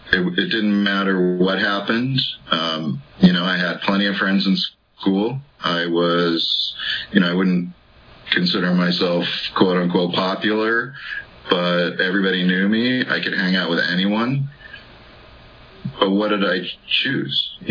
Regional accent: California, United States; So I was raised in Orange County. That's why I was in Fullerton.

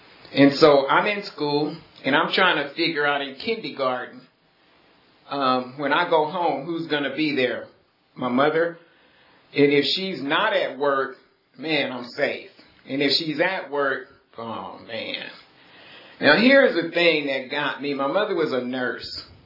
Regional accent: Los Angeles, California, United States; I was born partially raised in the Watts part of Los Angeles.

